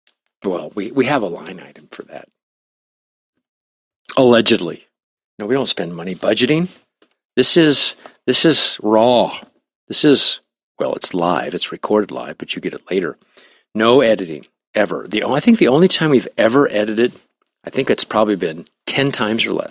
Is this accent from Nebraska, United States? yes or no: yes; Nebraska, United States; I was brand new from Nebraska. I didn't know downtown LA from anything.